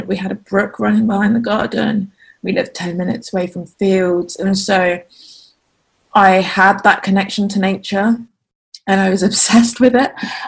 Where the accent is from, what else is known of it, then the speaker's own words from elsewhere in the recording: London, United Kingdom; I have just turned 23. I am from the UK. I'm from London, but I'm currently living in Cambridge